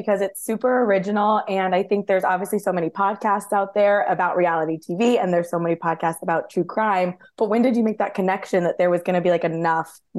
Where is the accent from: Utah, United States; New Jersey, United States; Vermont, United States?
New Jersey, United States; Westfield; I'm from Westfield